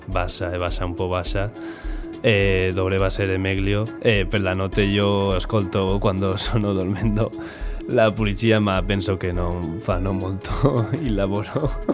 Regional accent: Valencia, Valencian Community, Spain; Italian is a second language; now in Cagliari, Italy; Vengo da Valencia.

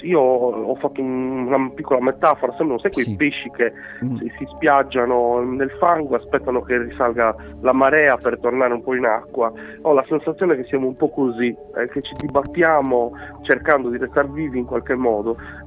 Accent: Seneghe, Sardinia, Italy; la cosa più bella che ho visto al mio paese, a Seneghe, è che noi abbiamo una tradizione

